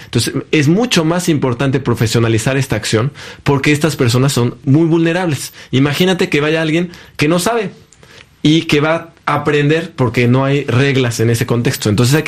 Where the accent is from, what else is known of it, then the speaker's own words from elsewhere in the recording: Mexico; Yo me preparaba para ir a África. En mi imaginario como mexicano era